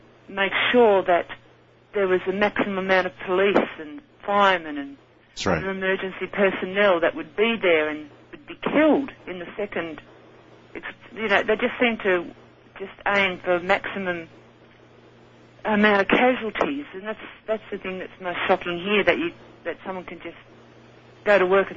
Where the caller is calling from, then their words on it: Sydney, New South Wales, Australia; I'm calling from Sydney in Australia.